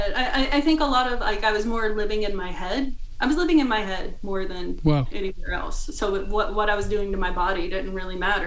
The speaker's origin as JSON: {"language": "English", "town": "Mebane", "region": "North Carolina", "country": "United States", "tie": "born or raised there", "said": "North Carolina."}